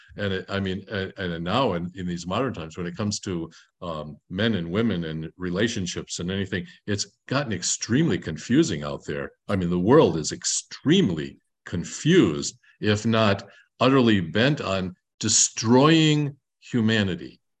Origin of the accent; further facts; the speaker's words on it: United States; I'm an American, you know, this is sort of been given to fed to us from the time we were born